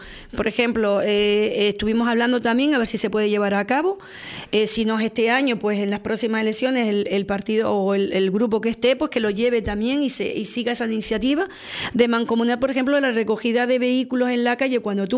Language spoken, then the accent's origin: Spanish; Icod de los Vinos, Canary Islands, Spain; born there; now in Los Silos, Spain; yo venía de Ico de los Vinos, nací en Ico de los Vinos, pero lleva 32 años ya en el municipio de Los Silos. Creo que me siento tan silense como cualquiera que ha nacido allí.